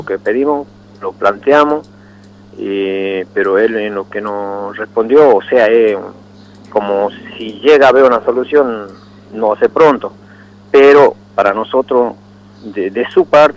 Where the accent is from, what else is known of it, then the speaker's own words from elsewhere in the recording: Salta, Argentina; Nosotros somos los campesinos de la Ruta 81, Pajé, Morillo, Los Blancos y Dragones.